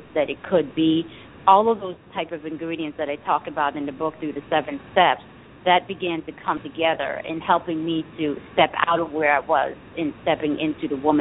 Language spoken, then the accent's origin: English; Connecticut, United States; also born or lived in New York, United States; that surrounded us in the Bronx, and he didn't want his daughters to be in that environment. So we moved from New York to Connecticut, and in Connecticut, while it was a very beautiful environment, great to raise a family, I met with trouble once I got to school.